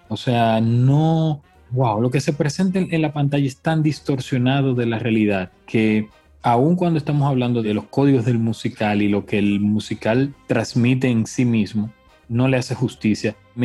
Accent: Dominican Republic; Yo como dominicano no sentí ese carisma, ese orgullo que mucha gente he visto en redes sociales expresando.

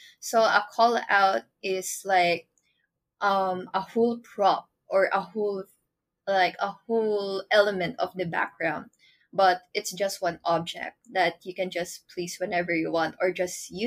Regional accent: Philippines; maybe she's Filipino because I'm Filipino.

